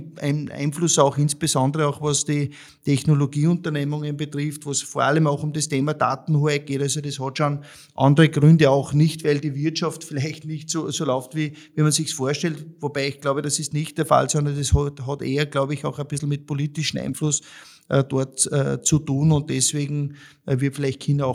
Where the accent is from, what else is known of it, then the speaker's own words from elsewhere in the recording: Austria; ich sage für mich als Österreicher